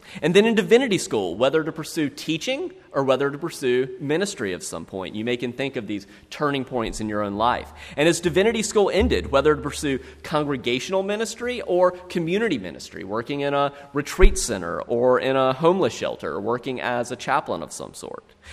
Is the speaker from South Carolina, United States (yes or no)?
yes; South Carolina, United States; Growing up in the Midlands of South Carolina